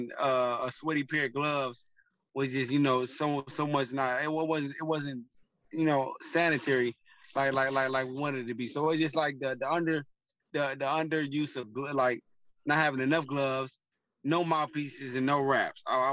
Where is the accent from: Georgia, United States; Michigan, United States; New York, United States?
Michigan, United States; Detroit; I'm from Detroit, man. They don't never give us nothing, man.